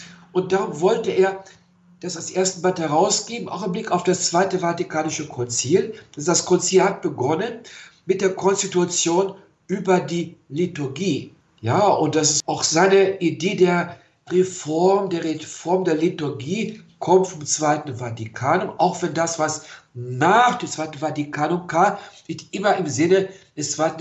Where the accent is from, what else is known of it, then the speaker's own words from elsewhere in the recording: Paderborn, North Rhine-Westphalia, Germany; now in Munich, Germany; Also ich komme aus dem Bistum Paderborn in Deutschland.